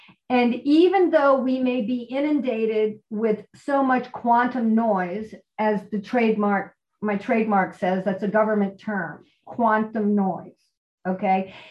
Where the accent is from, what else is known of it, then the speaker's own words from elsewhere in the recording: New Orleans, Louisiana, United States; And it started after the BP oil spill, when I'm from New Orleans and my worst nightmare then was happening.